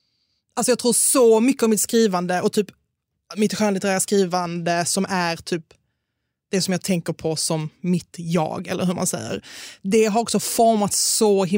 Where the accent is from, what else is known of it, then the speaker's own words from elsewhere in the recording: Malmö, Skåne, Sweden; Men jag är från Malmö, så det kanske är därför. Vi har sån grov, hemsk humor.